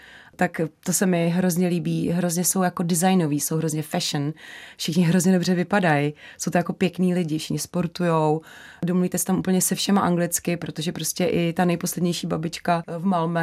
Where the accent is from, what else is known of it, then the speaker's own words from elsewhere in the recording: Liberec Region, Czechia; moved away as an adult; now in Kutná Hora, Czechia; Nepocházím, já pocházím z Jizerských hor, takže opravdu z hor, ale do Kutné Hory jsem se odstěhovala, je to 10 let